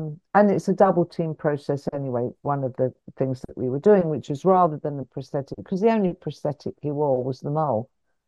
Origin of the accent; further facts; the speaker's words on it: England, United Kingdom; the fact that I'm English